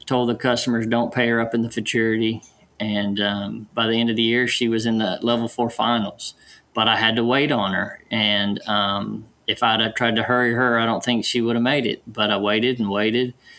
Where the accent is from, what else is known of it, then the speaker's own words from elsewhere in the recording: College Station, Texas, United States; I'm from Bryan College Station, went to Texas A&M